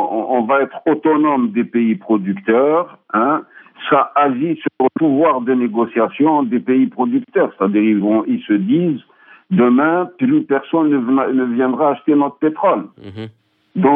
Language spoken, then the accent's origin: French; Algeria; je maintiens, je suis un Algérien, je suis un Africain, d'accord.